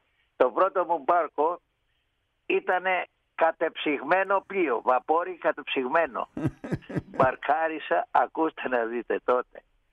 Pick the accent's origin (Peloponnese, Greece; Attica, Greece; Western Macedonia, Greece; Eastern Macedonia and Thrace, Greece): Peloponnese, Greece; Kranidi; now in Ligourio, Greece; εγώ είμαι από το Κρανίδι, η καταγωγή μου είναι από το Κρανίδι, ναι. Αναμένω στο Λιγούριο, η γυναίκα μου είναι από εδώ και μένω εδώ.